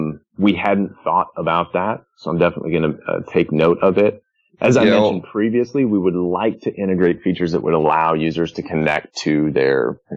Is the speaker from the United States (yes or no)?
yes; Utah, United States; being a Utah boy. I'm from Utah.